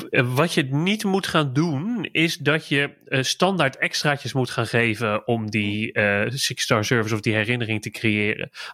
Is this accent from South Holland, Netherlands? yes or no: yes; Gouda, South Holland, Netherlands; Ik ben in Gouda opgegroeid en geboren.